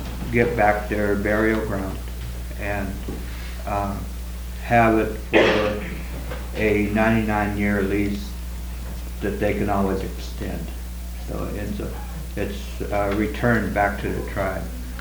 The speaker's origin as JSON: {"language": "English", "region": "Washington", "country": "United States", "said": "I am from the Skokomish Nation, and a lot of the Pacific Northwest tribes are interrelated."}